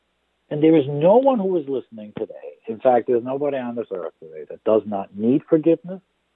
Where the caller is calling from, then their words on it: Tenafly, New Jersey, United States; from the SMA Fathers. I'm calling in from Tenafly.